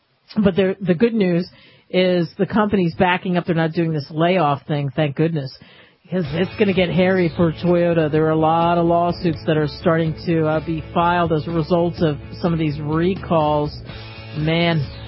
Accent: Ireland; I'm not. I'm Irish.

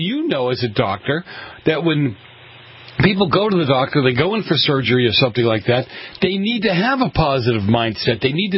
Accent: New England, United States; and I grew up in New England. I grew up in an old East Coast city, so very much like, you know, downtown New York.

